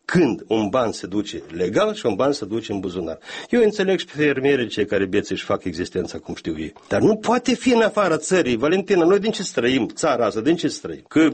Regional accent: Bădragii Vechi, Edineț District, Moldova; satul meu, un sat de Răzești pe malul Prutului, Bădrage Vechi Raionul Iedineț, un sat care practic rămâne fără populație.

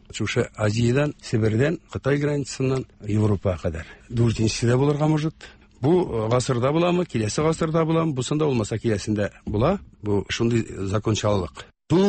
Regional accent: Apaz, Tatarstan, Russia; also born or lived in Arsk; Арсадан. Апаз дигән авылдан.

